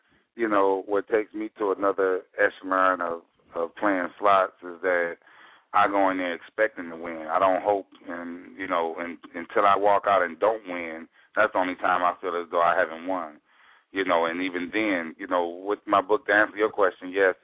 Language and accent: English; Detroit, Michigan, United States; I took my mother to the casinos over in Windsor because I'm from Detroit